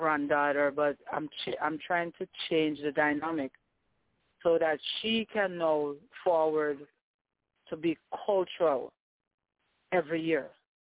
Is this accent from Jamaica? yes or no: yes; Jamaica; So growing up in Jamaica, it was a day where persons would just go to this.